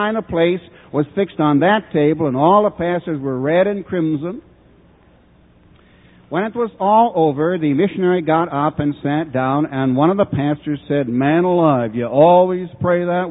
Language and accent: English; Canada; I'm a Canadian used to colder weather.